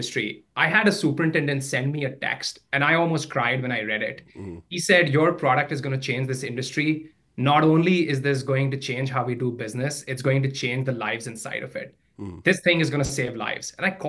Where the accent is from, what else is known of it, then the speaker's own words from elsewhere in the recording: India; I grew up in India